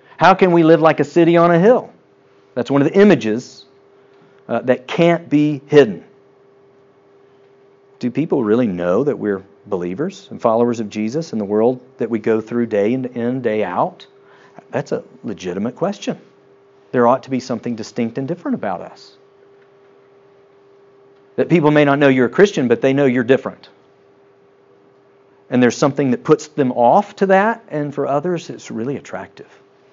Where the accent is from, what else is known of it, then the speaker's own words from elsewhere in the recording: Tennessee, United States; I'm from East Tennessee. I can say this. My family speaks with a really southern accent, a hillbilly accent, and it's just amazing.